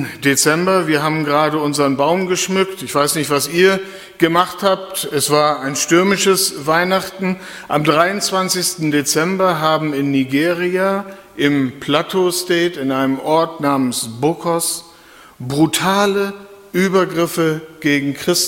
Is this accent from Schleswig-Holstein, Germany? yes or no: no; Lower Saxony, Germany; ich komme aus Ostfriesland, an der Küste